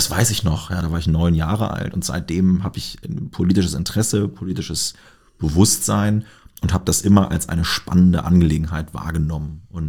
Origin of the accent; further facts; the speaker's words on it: Lower Saxony, Germany; Also ich stamme aus Niedersachsen und bin auf einem kleinen Dorf aufgewachsen, wo wir seinerzeit hingezogen sind, weil meine Mutter dort einen neuen Job bekam. Und das war dann relativ früh das Lebensumfeld, in dem ich groß geworden bin. Also sehr ländlich, sehr niedersächsisch.